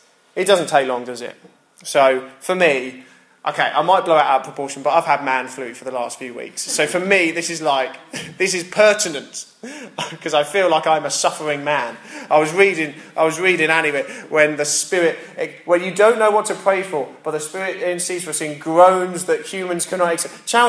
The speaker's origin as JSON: {"language": "English", "country": "United Kingdom", "said": "We, as a British people, understand that regardless of how good things are, there is always something out of whack."}